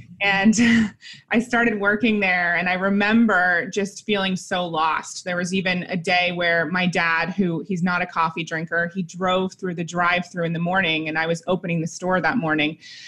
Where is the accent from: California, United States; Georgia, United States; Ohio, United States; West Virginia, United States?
Ohio, United States; I grew up in the Midwest in Ohio, and I had a pretty normal life.